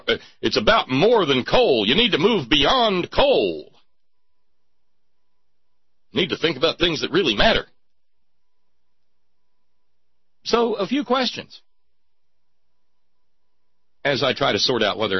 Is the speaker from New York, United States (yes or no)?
no; West Virginia, United States; motivate me as an American and as a West Virginian.